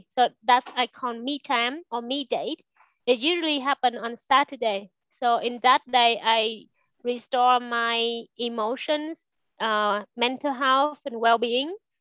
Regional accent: Vietnam; I'm from Vietnam.

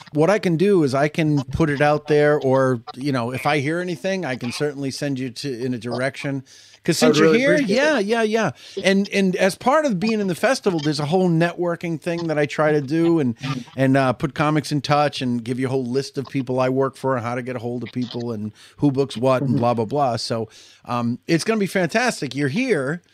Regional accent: Wisconsin, United States; now in Salem, United States; I live in Salem, and Salem is a touristy town, and we have people coming in. They go, where are you from? I go, Wisconsin.

